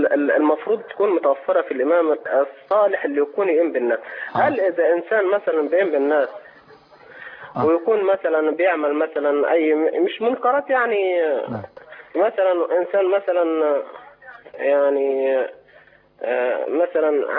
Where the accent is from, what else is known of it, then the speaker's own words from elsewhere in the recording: Egypt; now in United Arab Emirates; انا مصري.